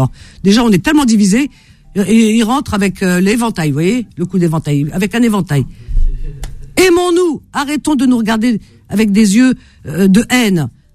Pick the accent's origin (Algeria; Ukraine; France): Algeria; Tipaza Province; comme à ma région aussi, hein, du côté de Cherchel, Tipaza, ils sont fermés.